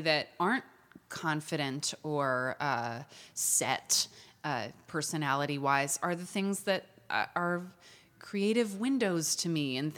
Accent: New York, United States; I grew up in New York and both of my parents are actors

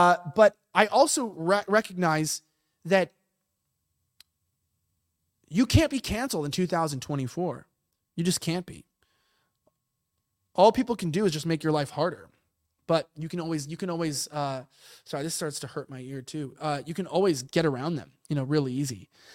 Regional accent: United States; I'm an American, so I speak weird too, even in America.

